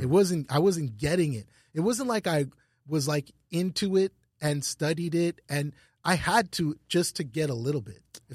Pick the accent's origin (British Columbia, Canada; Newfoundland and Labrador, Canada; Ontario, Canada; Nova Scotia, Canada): Ontario, Canada; Ottawa; So I grew up in Ottawa